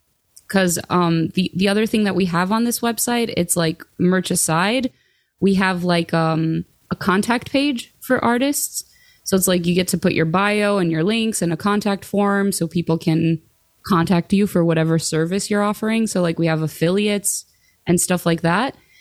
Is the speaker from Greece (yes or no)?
yes; Greece; Because I grew up in Greece, right?